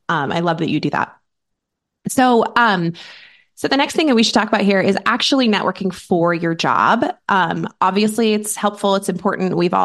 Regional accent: Seattle, Washington, United States; I've only made one other move in my life outside of my hometown of Seattle.

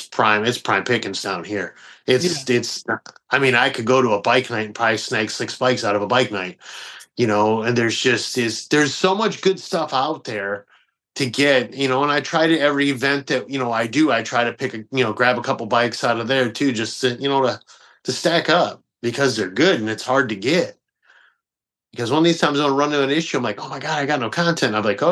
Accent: Detroit, Michigan, United States; cause I'm originally from Detroit, man. So when I go back home, you know, I go up there

